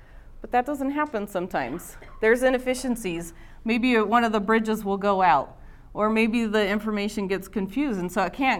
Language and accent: English; Morgan, Utah, United States; I'm from Morgan, Utah.